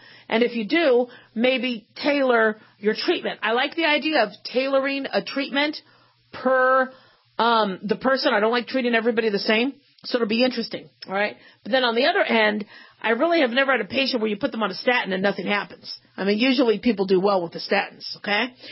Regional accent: Phoenix, Arizona, United States; growing up in Phoenix, you'd hear men who would be sitting on the potty going number two, getting bit by a black widow.

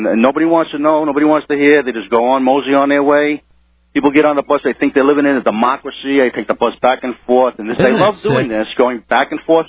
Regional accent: Manhattan, New York, United States; All my life, man. I was born in Manhattan.

